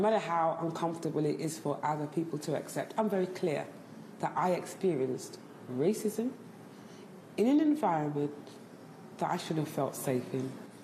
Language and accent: English; United Kingdom; And I said, "Lady, I was born here, I'm British."